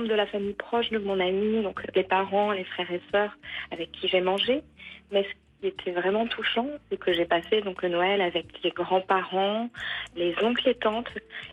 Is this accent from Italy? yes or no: no; France; now in Australia; moi, en tant que petite Française, forcément, à chaque fois, je suis chouchoutée.